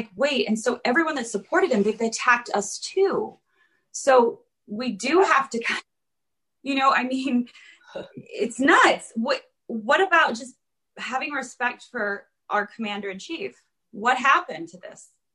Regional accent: United States; I never voted for Obama, but I never disregarded him or disrespected him because I love being an American.

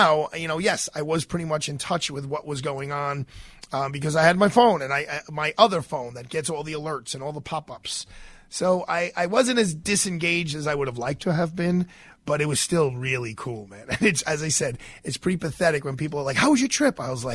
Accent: New York, United States; I'm a New Yorker, and I'm a registered Democrat.

